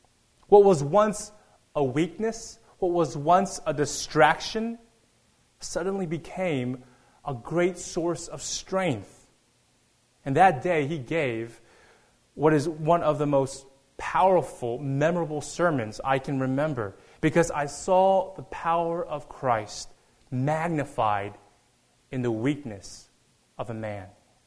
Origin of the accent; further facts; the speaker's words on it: Texas, United States; As Darcy said, I am originally from Texas